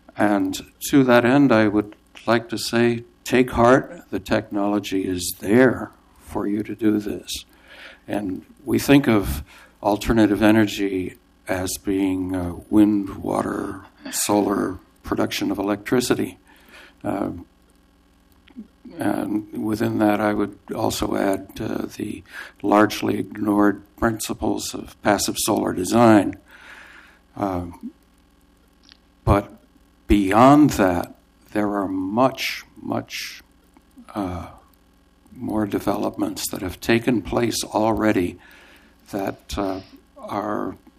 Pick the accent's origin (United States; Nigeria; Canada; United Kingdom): United States; Portland, Oregon; I'm from North Portland